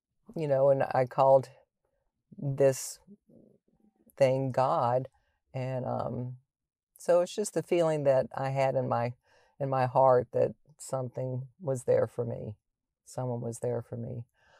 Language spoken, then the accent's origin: English; Toronto, Ontario, Canada; born there; I was born in Toronto. In Ontario.